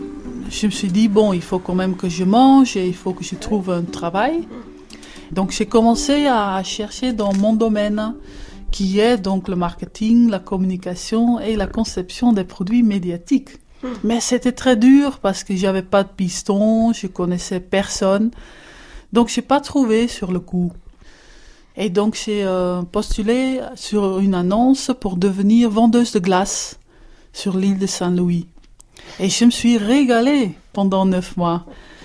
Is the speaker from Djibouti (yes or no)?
no; Netherlands; French is a second language; moi, en fait, mon accent le dit déjà un peu, je viens des Pays-Bas. Donc moi je viens de la campagne hollandaise